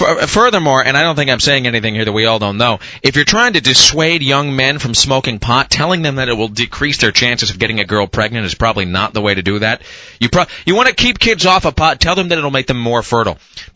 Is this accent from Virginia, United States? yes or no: no; Kennewick, Washington, United States; But no, growing up in Kennewick, I totally saw Spokane as this metropolis, you know?